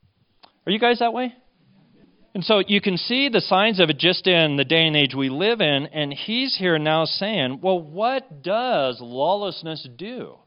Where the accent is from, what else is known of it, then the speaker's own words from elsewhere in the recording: Pueblo, Colorado, United States; her and I were raised in Pueblo, Colorado.